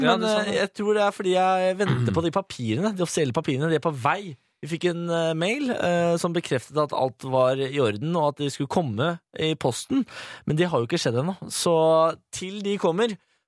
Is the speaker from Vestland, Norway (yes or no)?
no; Moss, Østfold, Norway; Jeg er fra Moss.